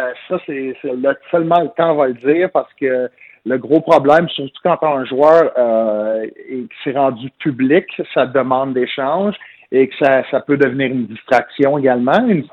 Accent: Quebec, Canada; en tant que Québécois, quelqu'un qui parle français

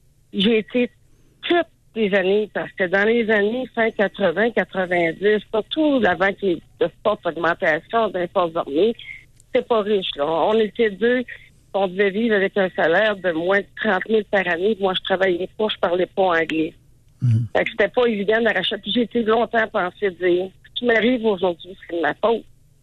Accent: Quebec City, Quebec, Canada; now in Kingston, Canada; Moi, ben, je suis de Québec, mais c'est parce que mon conjoint était dans un corps de métier que vous avez sûrement très bien connu où on demande à être transféré souvent.

